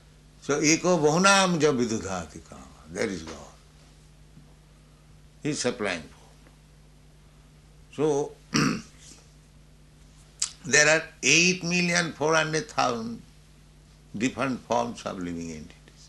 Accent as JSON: {"language": "English", "country": "India", "said": "I mean, I am Indian. I never see any man starving and dying."}